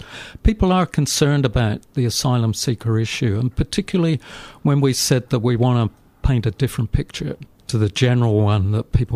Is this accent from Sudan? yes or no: no; England, United Kingdom; moved away as an adult; now in Australia; I didn't really start until I came to Australia from England back in 1981.